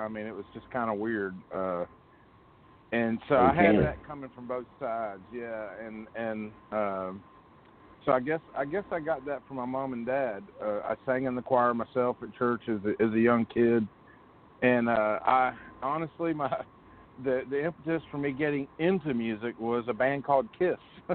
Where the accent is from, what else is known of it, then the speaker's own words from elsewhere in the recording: St. Augustine, Florida, United States; Well, growing up, I grew up in San Augustine, Florida.